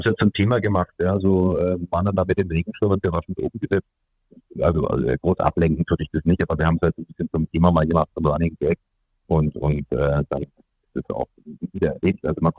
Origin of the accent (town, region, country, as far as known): Bavaria, Germany; born or raised there; also born or lived in Nuremberg